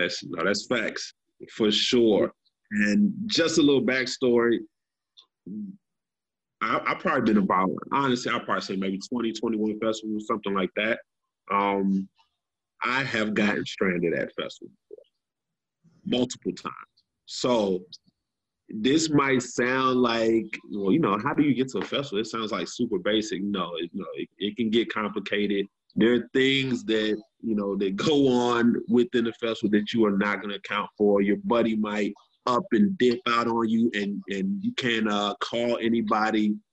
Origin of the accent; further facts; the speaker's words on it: Atlanta, Georgia, United States; Like, I got stranded about, you know, I'm from Atlanta.